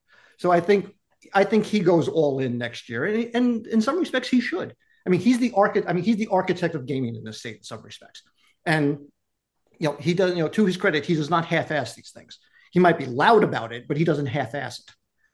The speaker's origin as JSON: {"language": "English", "region": "New Jersey", "country": "United States", "tie": "born or raised there", "said": "We grew up in New Jersey. You go down to Atlantic City."}